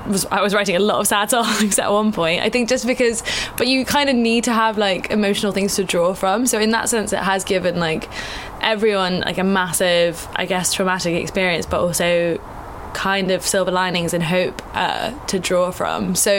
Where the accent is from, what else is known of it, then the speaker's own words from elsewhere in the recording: London, United Kingdom; also born or lived in South Africa / Mexico City, Mexico; I was born in South Africa, lived in Mexico City, and then raised in London. So having South African parents and kind of always feeling a little bit international